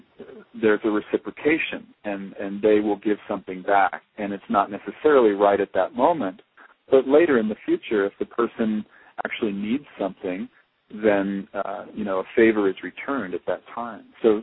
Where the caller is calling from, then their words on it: South Africa; I'm calling you from South Africa right now, and the Bushmen are still alive.